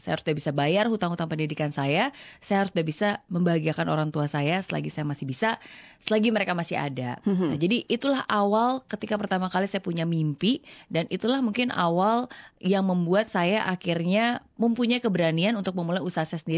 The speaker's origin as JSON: {"language": "Indonesian", "country": "Indonesia", "tie": "born or raised there", "said": "Jadi kan aku besar tinggal di Indonesia."}